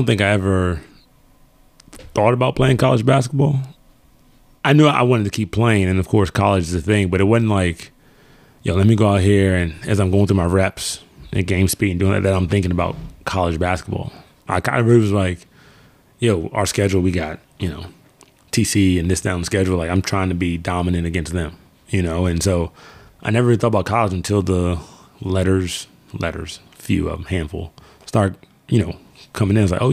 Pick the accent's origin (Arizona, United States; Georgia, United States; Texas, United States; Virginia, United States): Virginia, United States; born there; Yeah, born in Virginia.